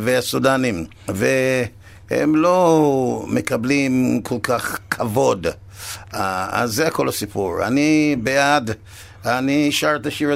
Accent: Jamaica; Hebrew is a second language; also born or lived in England; now in Israel; אני מג'מייקה, אבל הגעתי מאנגליה

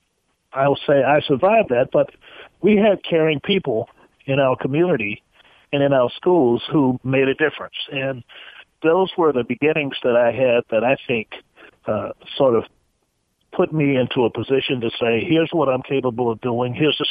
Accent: Richmond, Virginia, United States; I was born in Richmond, Virginia, also known as the capital of the Confederacy.

